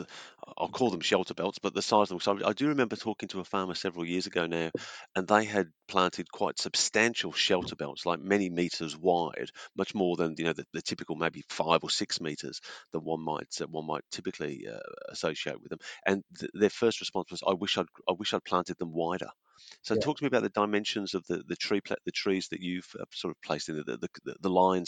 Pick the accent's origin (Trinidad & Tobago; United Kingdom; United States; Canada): United Kingdom; England; now in Australia; I'm originally from England and used to smaller paddocks, I suppose, when I was a kid growing up.